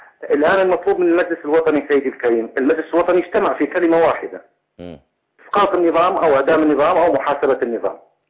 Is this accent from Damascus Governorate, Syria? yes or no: no; Daraa, Daraa Governorate, Syria; وأنا من أبناء درعا